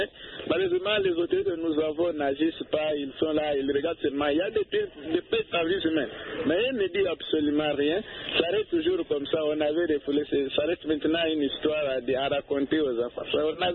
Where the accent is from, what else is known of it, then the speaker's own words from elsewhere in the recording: DR Congo; Moi-même, là, je suis le natif du territoire de l'Isa, parmi les territoires qui sont voisins de l'Angola.